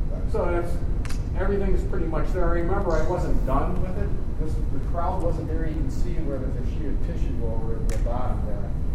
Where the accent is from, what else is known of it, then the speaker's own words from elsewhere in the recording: Ohio, United States; I never saw it because I'm from Ohio.